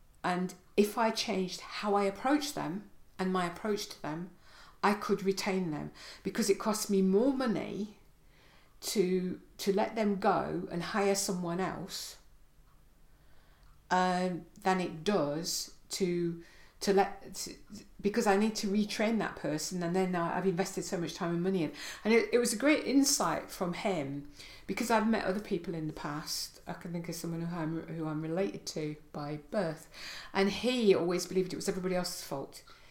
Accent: England, United Kingdom; And yet I'm English, and I like this positive side.

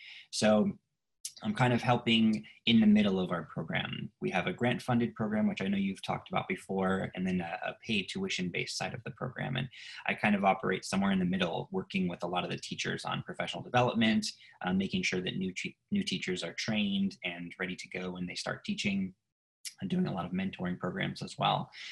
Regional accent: Texas, United States; moved away as an adult; I'm originally from Texas. My wife and I moved here 4 years ago.

